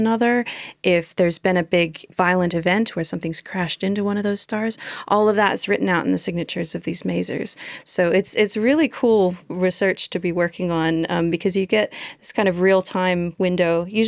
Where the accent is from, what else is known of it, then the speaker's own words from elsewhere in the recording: San Diego, California, United States; moved away as an adult; now in Australia; I'm originally from San Diego in Southern California, but I moved out to Australia to do my undergraduate degree in the early 2000s.